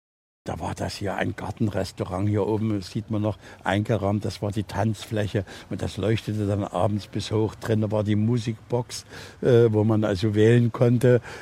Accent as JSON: {"language": "German", "town": "Dresden", "region": "Saxony", "country": "Germany", "tie": "born or raised there", "said": "Meine Heimat war war Sachsen, war Dresden."}